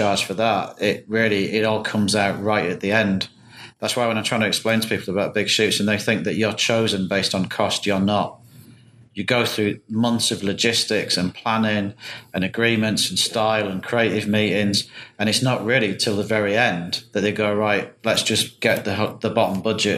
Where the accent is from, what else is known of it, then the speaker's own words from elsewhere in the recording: United Kingdom; moved away; Well, when I left, I was from the United Kingdom and sometime known as Great Britain.